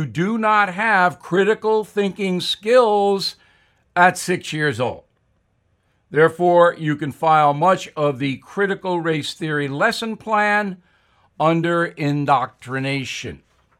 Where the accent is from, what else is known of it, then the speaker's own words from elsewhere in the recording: United States; As an American adult who still has the protection of freedom of thought, I can ignore CRT if I want to.